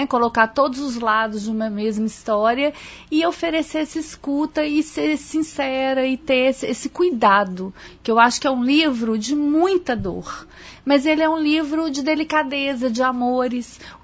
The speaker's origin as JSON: {"language": "Portuguese", "region": "Minas Gerais", "country": "Brazil", "said": "porque eu sou de Minas, é muito longe mesmo para mim."}